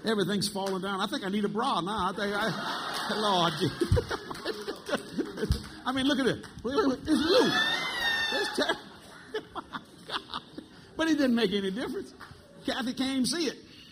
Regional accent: New Orleans, Louisiana, United States; We both of them were Catholic people. We're from New Orleans.

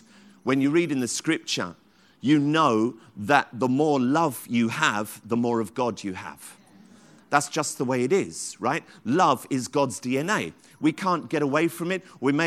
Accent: Tottenham, London, United Kingdom; Now, I can't do a great Jamaican accent, but I grew up in Tottenham, so that's close enough.

